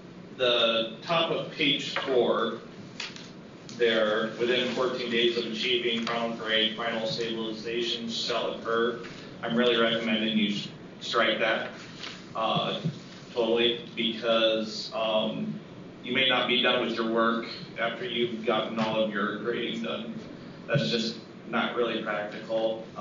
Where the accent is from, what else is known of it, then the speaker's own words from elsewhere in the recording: Iowa, United States; And I'm personally from Hardin County, and I do a lot of Hardin County and Franklin County's drainage district work.